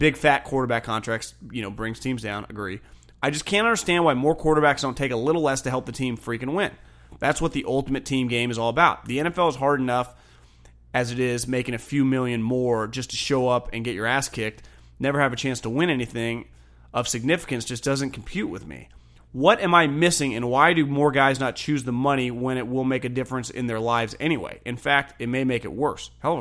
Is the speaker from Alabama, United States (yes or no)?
no; Davis, California, United States; where I grew up in Davis